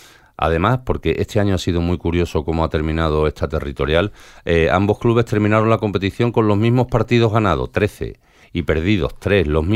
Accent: Jerez, Andalusia, Spain; como decimos que yo soy de Jerez

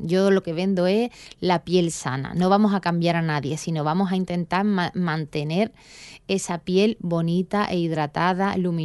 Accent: El Puerto de Santa María, Andalusia, Spain; Yo soy de aquí del puerto de Santa María.

